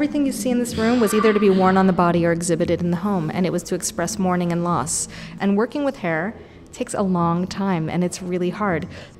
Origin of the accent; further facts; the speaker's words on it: California, United States; My own history is that I grew up in California, where images of death were pretty much relegated to youth subcultures